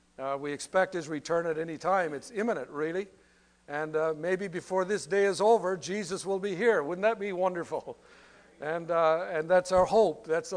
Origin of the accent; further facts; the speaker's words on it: Newfoundland and Labrador, Canada; And June and I came here from Labrador City 23 years ago. And we're transplants, I guess, from Newfoundland, and have enjoyed the area and so on.